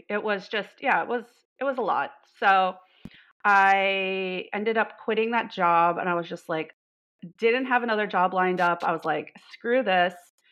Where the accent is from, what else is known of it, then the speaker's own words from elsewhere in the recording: Denver, Colorado, United States; Yeah, I grew up all around Denver. So I lived in like Southwest Denver for like elementary school. We moved down to like Douglas County area for high school. And then when we left, I was living in Aurora.